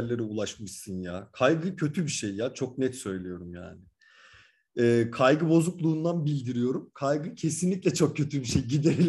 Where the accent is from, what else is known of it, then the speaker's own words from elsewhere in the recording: Ankara, Turkey; ben bir Ankaralı olarak bir kere bile binmedim hiçbirine.